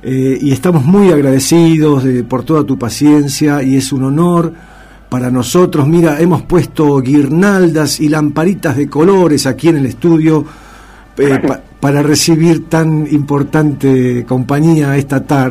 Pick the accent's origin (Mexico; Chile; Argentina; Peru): Argentina; algunos argentinos que no somos tan buena gente también, que los hay.